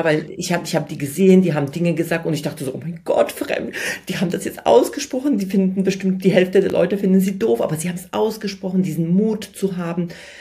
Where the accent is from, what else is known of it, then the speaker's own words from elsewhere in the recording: Poland; now in Germany; ich komme aus Polen, wir sind relativ bescheiden aufgewachsen